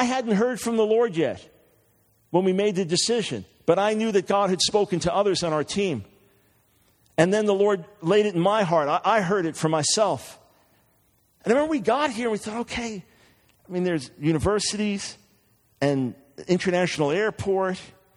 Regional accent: New York City, New York, United States; being a New Yorker, loving the city, it was really important to me for us to be there.

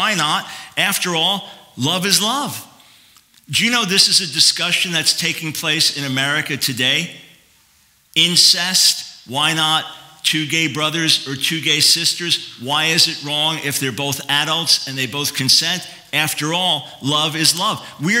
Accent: United States; It would be completely arrogant for me to come here as an American and tell you what's best for Faroe Islands.

